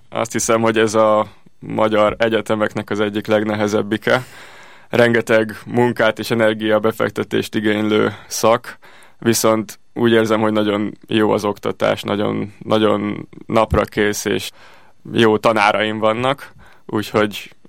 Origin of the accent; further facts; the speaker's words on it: Budapest, Hungary; Budapesten születtem 1994-ben